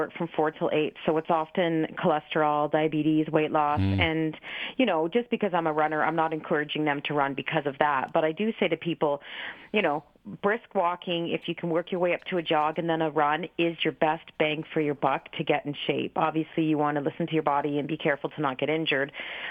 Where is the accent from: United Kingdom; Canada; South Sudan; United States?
Canada; Alvinston, Ontario; Okay. Alvinston was my hometown. I went to Brook Central.